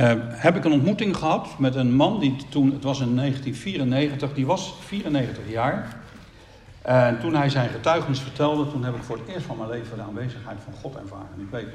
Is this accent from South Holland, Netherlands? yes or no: yes; The Hague, South Holland, Netherlands; ik kom uit Den Haag en tegenwoordig moet ik zeggen, heb een beetje genade.